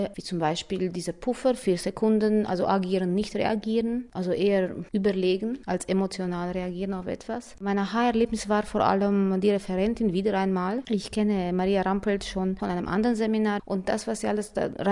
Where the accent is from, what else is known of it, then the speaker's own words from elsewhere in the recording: Brașov, Brașov County, Romania; Ich komme aus Kronstadt